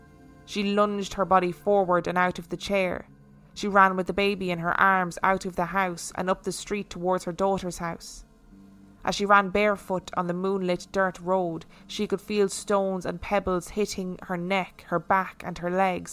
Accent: Boston, Massachusetts, United States; She would tell me while I was growing up in Boston just how much I reminded her of her mother.

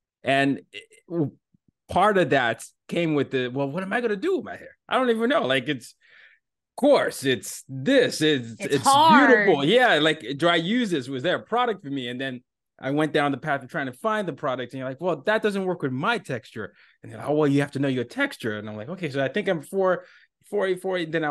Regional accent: Nigeria; this is how I'm from Nigeria.

